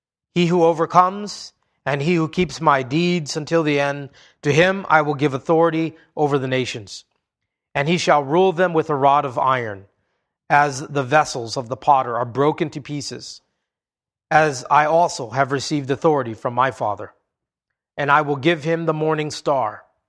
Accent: Hawaii, United States; You know, I grew up in Hawaii. It's a big trade union state

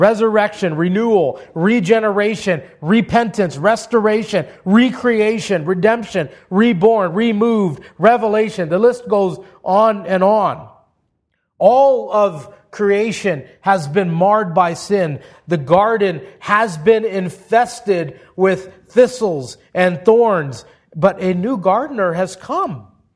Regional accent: Hawaii, United States; I grew up in Hawaii. Blue skies, white sands, warm water. I grew up fishing.

